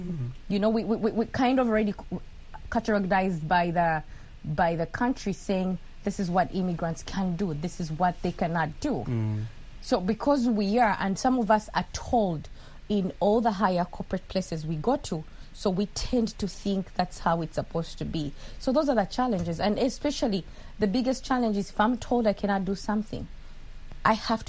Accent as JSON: {"language": "English", "town": "Mbarara", "region": "Western Region", "country": "Uganda", "moved": "as an adult", "lives_now": "United States", "said": "I come from Uganda, in a small city in western Uganda called Mbarara. I'm a Mnyankole. I migrated to the United States in 2010."}